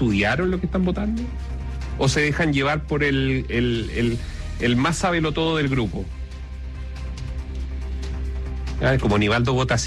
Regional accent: Chile; Entonces, como ciudadanos, como chilenos, hemos hecho ese

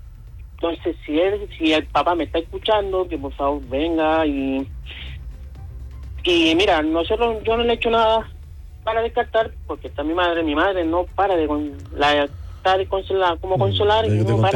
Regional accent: San Bernardo, Santiago Metropolitan Region, Chile; Si nosotros somos de San Bernardo.

